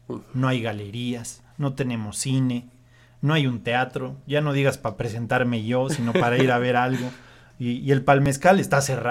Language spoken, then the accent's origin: Spanish; Malinalco, State of Mexico, Mexico; Aquí en Malinalco, una vez te platiqué que me cuestionaron así en el centro, ¿no? Usted no es de aquí, ¿no? Como que me vieron muy no sé qué. Me dijeron, usted no es de aquí. Yo, ¿cómo no? Yo soy de aquí. Yo nací aquí, le aseguré.